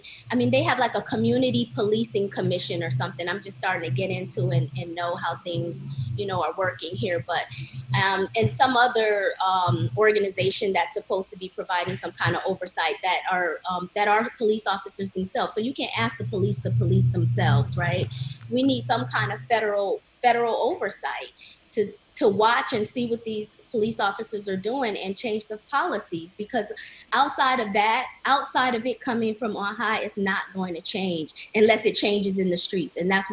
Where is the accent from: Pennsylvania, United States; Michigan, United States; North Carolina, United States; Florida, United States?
Michigan, United States; Detroit; moved away as an adult; now in Seattle, United States; I'm in Seattle right now. I'm from Detroit, but I moved to Seattle earlier part of this year.